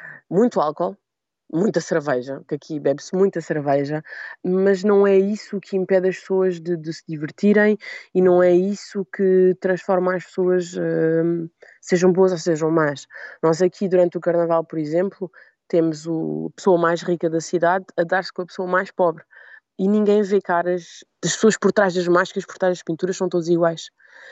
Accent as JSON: {"language": "Portuguese", "country": "Portugal", "said": "Nós temos a mim como portuguesa, temos outros portugueses que já foram embora"}